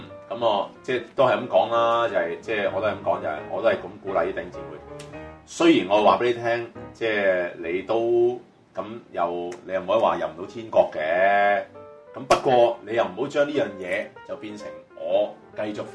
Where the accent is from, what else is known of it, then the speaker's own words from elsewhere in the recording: China; 我哋中國人